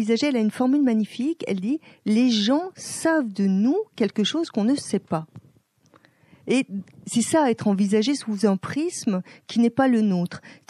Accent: France; moved away as an adult; also born or lived in Mozambique; il suffisait que je dise que je suis française, je parlais français, donc on me croyait.

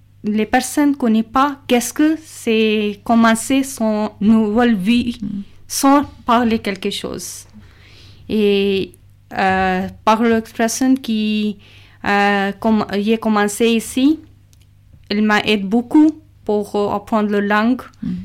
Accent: Pakistan; French is a second language; now in France; je suis pakistanaise. Depuis 4 ans, je suis arrivée en France. Et quand je suis arrivée en France, je ne parlais pas du tout

